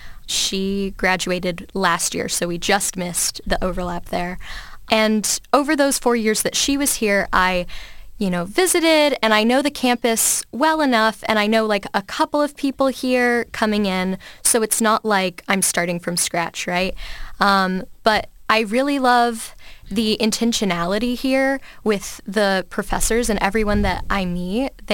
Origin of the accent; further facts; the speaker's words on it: Fairfield, Ohio, United States; So I'm from Fairfield, Ohio, about an hour and a half away from Cedarville.